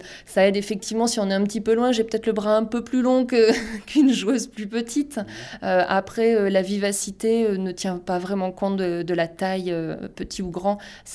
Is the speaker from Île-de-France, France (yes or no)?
no; Guéret, Nouvelle-Aquitaine, France; C'était en Creuse, ma ville natale, Guéret.